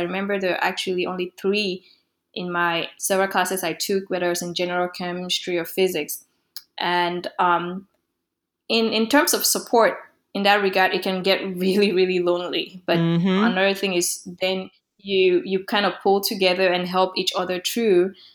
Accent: Cameroon; born or raised there; English is a second language

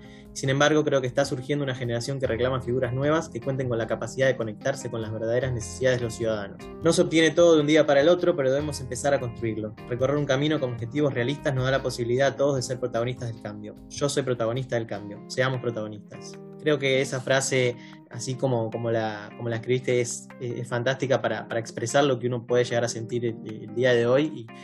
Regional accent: Argentina; siempre pensamos en las oportunidades que dejamos pasar como argentinos constantemente

